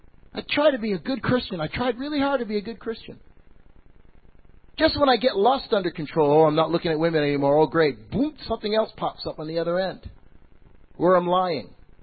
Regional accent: Canada; We have speed limit signs in Canada. I'm from Canada. I'm not American. Okay, let's establish that.

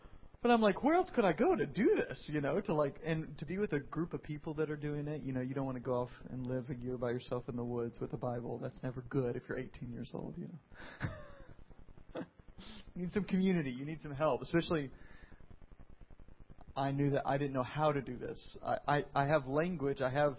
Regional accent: Amarillo, Texas, United States; I'm from Amarillo, Texas, and I just happened to be there at that conference on the worship team.

